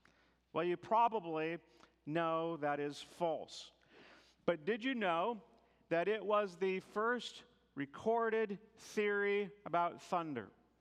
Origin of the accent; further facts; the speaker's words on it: Midwest, United States; I grew up in the Midwest, and I can remember some major thunderstorms.